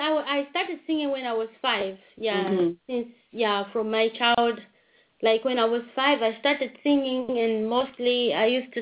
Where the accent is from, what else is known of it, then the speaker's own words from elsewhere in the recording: Petauke, Eastern Province, Zambia; And of course, I was born in Zambia, and I grew up from there, and I'm Senga by tribe.